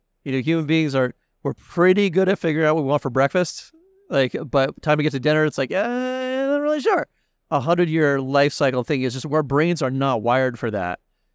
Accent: Massachusetts, United States; I come from Western Massachusetts, and I grew up in an era, kind of hippy-dippy granola part of Massachusetts, where acid rain was a big issue.

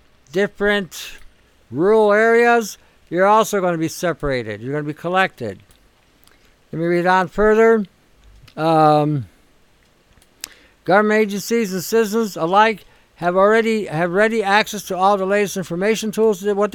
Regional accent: Canada; I was going to vote for a representative that represented me as a Canadian

